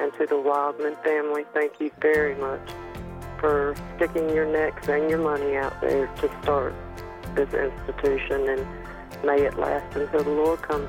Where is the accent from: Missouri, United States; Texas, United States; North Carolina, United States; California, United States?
North Carolina, United States; I am from North Carolina.